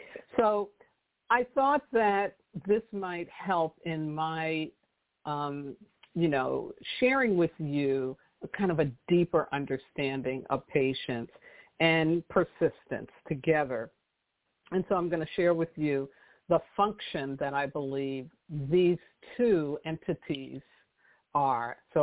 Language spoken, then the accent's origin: English; New York City, New York, United States; I grew up in New York City, so, you know, it's like this, right?